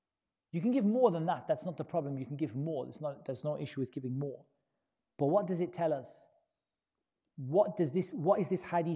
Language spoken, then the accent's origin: English; United Kingdom; I'm English, right? But I'm Muslim, right?